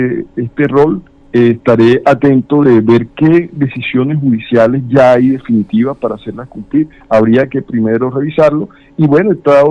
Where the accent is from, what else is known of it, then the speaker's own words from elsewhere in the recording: Colombia; no solo como colombianos, sino como humanos